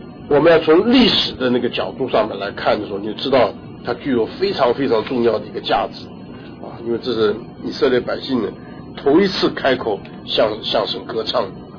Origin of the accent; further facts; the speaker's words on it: China; 所以我们中国人呢没事干的时候就吃饭啊，这个总要弄得热热闹闹的